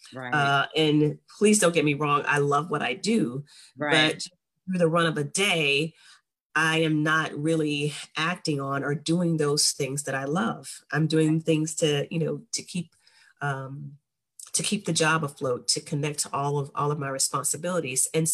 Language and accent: English; Two Egg, Florida, United States; I grew up in a country, Two Egg, Florida. I don't know if you guys have ever heard of that, but I am from Two Egg, Florida.